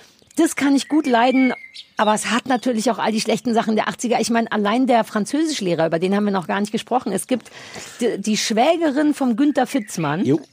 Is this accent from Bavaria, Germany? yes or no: no; East Berlin, Berlin, Germany; Denn aber, ich bin ja in Ost-Berlin groß geworden.